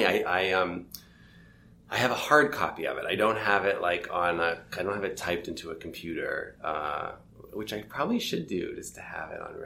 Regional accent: Toronto, Ontario, Canada; So I grew up in Toronto, and I went to the School of the Arts in high school, and I was a drama major.

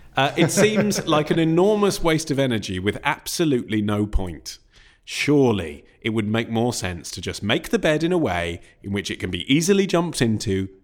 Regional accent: England, United Kingdom; when you're on a beach and there are topless people there, you can't help but notice it as an Englishman.

